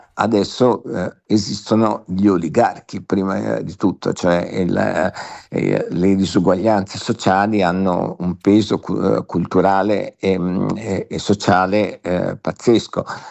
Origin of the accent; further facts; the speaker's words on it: Venice, Veneto, Italy; Sono nato e cresciuto a Venezia.